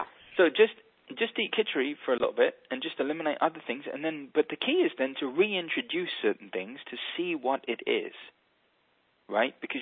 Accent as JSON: {"language": "English", "region": "England", "country": "United Kingdom", "said": "I'm English, can't help it"}